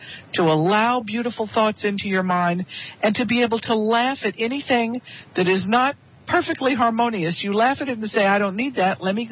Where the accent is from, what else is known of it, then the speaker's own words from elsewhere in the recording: New Orleans, Louisiana, United States; Since I'm from New Orleans, I think I would love to do one of my old New Orleansy songs. It's timely and it's fun, and it brings back a lot of old memories.